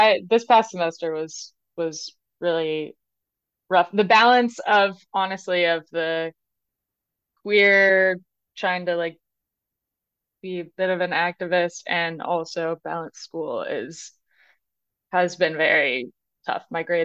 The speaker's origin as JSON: {"language": "English", "region": "Florida", "country": "United States", "said": "I've decided not to go home. I'm from Florida. I decided not to go home for Christmas"}